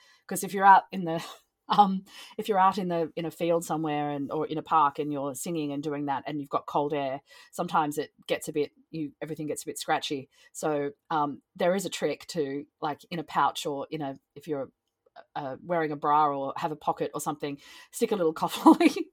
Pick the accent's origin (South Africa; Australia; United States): Australia; I'm from Australia, so as you can hear by the accent